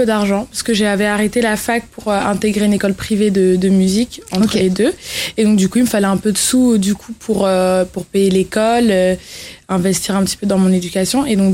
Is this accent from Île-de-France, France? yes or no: yes; Colombes, Île-de-France, France; J'ai grandi à Colombes, entre Colombes et Asnières.